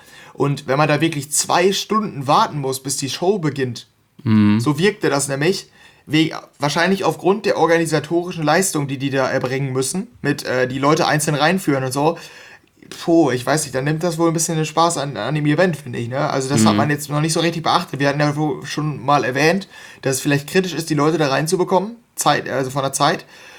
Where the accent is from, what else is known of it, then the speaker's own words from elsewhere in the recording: North Rhine-Westphalia, Germany; Also wir kommen hier aus NRW.